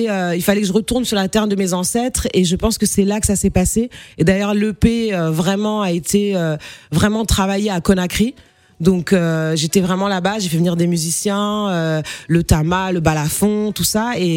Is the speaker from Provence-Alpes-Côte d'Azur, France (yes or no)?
no; Paris, Île-de-France, France; now in United States; quand j'ai grandi à Paris avec donc des parents guinéo-bissau et sénégal